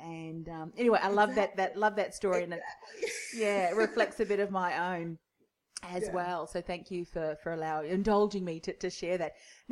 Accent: New Zealand; I remember at school, I grew up in New Zealand

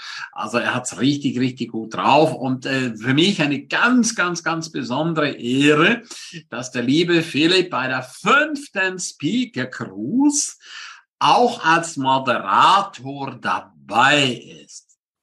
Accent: Switzerland; now in Germany; wir sind beide Schweizer, wir sind beide aus der Schweiz geflüchtet, wir sind beide so Immigranten geflüchtet, in Deutschland.

